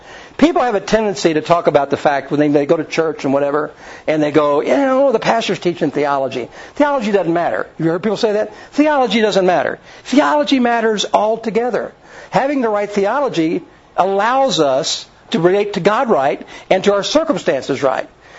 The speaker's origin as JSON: {"language": "English", "region": "Kentucky", "country": "United States", "tie": "born or raised there", "also_born_or_lived": "Indiana", "said": "I grew up in Kentucky, southern Indiana."}